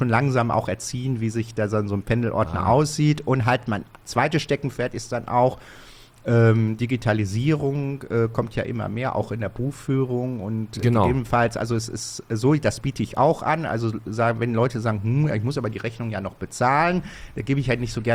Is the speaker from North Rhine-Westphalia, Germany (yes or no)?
yes; Bottrop, North Rhine-Westphalia, Germany; Ich bin Urbautropper. Ich bin Bottrop geboren.